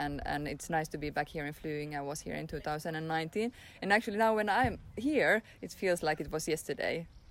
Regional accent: Finland; I'm from Finland.

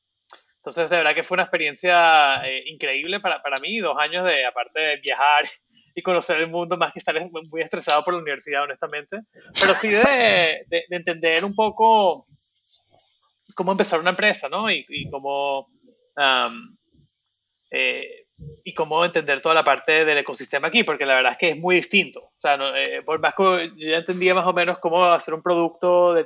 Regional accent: Venezuela; moved away; also born or lived in Miami; soy originalmente de Venezuela. Nací en Miami, pero me fui a Venezuela a los 3-4 años y pasé toda mi infancia allá.

